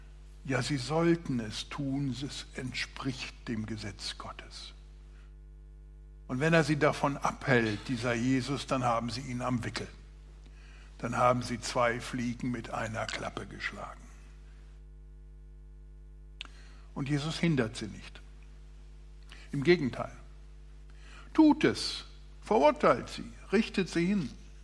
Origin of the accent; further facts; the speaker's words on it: Baden-Württemberg, Germany; Aber auch bei uns hier im Schwabenland gibt es solche, die mir zu ernst oder nicht ernst genug